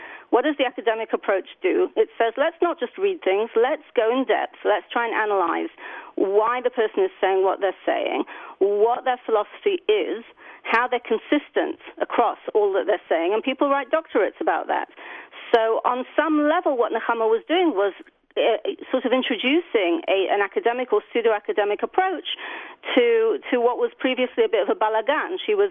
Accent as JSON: {"language": "English", "country": "United Kingdom", "said": "I'm British, so I would say trousers"}